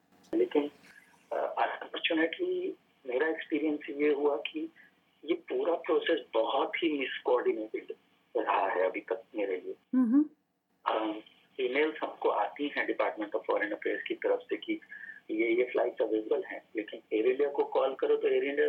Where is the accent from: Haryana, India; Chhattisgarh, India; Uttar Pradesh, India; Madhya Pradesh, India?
Haryana, India; Faridabad; मेरा home town Faridabad में है, मैं पेरेंट्स के साथ रहूंगा